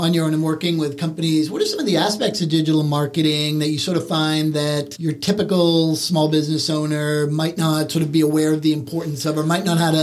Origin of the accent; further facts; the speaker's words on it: Northeast, United States; but I'm from the Northeast as well.